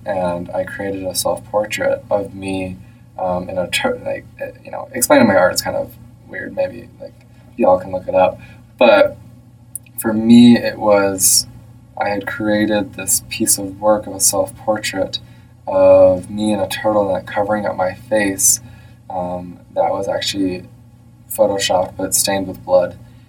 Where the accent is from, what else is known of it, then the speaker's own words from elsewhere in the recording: Minnesota, United States; Even though I grew up in Minnesota, I still grew up LDS.